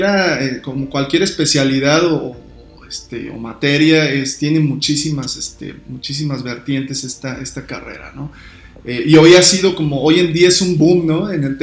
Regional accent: Hidalgo, Mexico; now in León, Mexico; Soy originario de Hidalgo, ya de tengo Hidalgo, aquí viviendo, mano. De Hidalgo, así es. Ya tengo pues bastantes años viviendo aquí en León, Guanajuato, donde pues me desarrollé mi vida como tal, pues personal y profesional

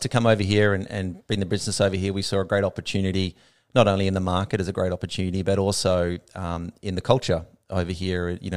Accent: Australia; Australia is a little bit different like that. You know, we have a different culture. We come from the British

